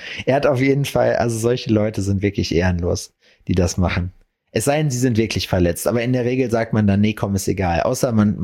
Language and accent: German; North Rhine-Westphalia, Germany; Ich war ja am Samstag in meiner Heimat, ne? So, nicht ganz in meiner Heimat, aber in der Nähe davon. Ich war in Hagen.